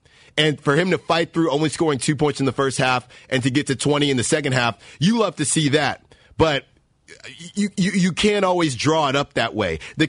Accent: Alameda, California, United States; I'm from Alameda, too, so shout out Alameda.

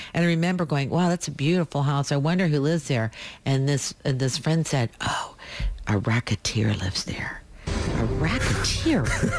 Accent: Pittsburgh, Pennsylvania, United States; I grew up in Pittsburgh in near a little hamlet called Ingomar.

